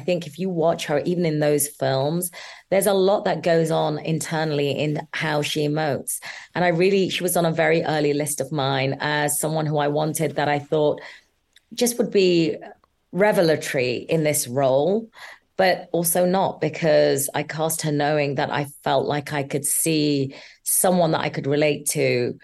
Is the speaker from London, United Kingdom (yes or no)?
yes; London, United Kingdom; I was born and brought up in London, born to Bangladeshi parents in Tooting, and then grew up in Ballon.